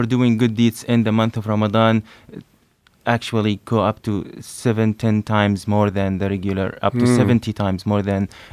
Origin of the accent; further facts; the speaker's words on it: Palestine; English is a second language; also born or lived in United Arab Emirates / Syria; now in United States; I'm a Palestinian by nationality. I spent my life in several countries, including the United Arab Emirates and Syria, where I got my education, and then I came to the U.S. For my training.